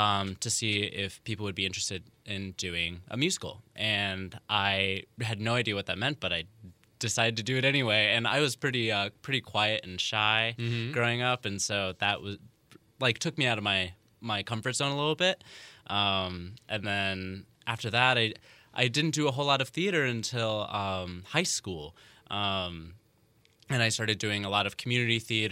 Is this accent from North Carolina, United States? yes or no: no; Crown Point, Indiana, United States; now in Chicago, United States; Born and raised in Crown Point, but now I live in Chicago.